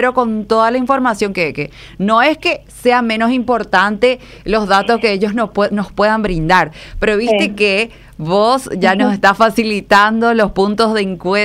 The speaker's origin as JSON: {"language": "Spanish", "country": "Paraguay", "said": "nosotros como paraguayos, hace rato ya queríamos contemplar"}